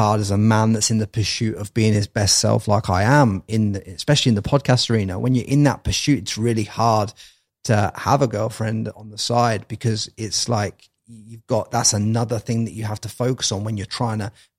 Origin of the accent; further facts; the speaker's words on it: England, United Kingdom; as a young guy growing up in England, the way that I was taught